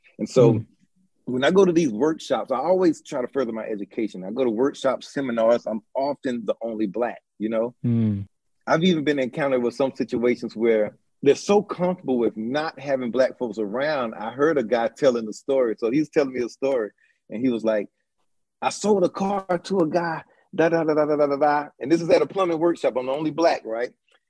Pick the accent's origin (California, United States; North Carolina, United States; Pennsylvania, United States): North Carolina, United States; Asheville; I'm born and raised in Asheville, and I've been exposed to racism.